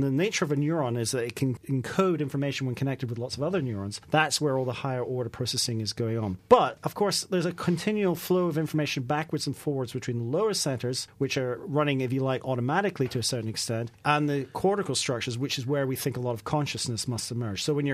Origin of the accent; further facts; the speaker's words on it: United States; now in Bristol, United Kingdom; when I came over from the States and arrived at Bristol, I had all these ideas for new ways of teaching.